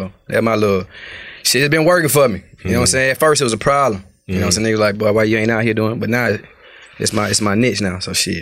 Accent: Milwaukee, Wisconsin, United States; Born in Milwaukee.

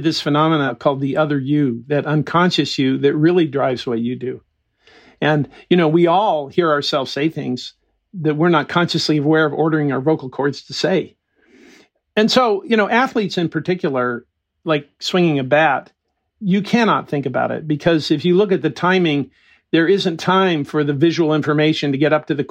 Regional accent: California, United States; I grew up in the Mojave Desert. I had horses and guns

